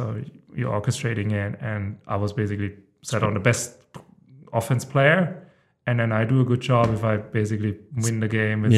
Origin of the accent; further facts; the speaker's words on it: southern Germany, Germany; Yeah, so I'm originally from Germany. I think probably everybody has guessed it so far. I come from a small town in the south of Germany, 6,000-7,000 inhabitants. I think founded by the Romans, like 50 BC or something